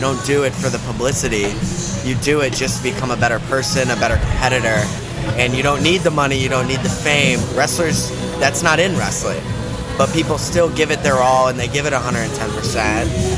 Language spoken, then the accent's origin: English; Brandon, Florida, United States; I grew up in the Brandon program. That's right down the street.